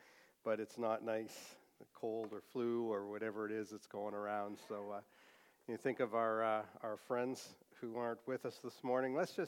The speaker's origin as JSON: {"language": "English", "country": "Canada", "said": "especially when we're from Canada, which is massive, right?"}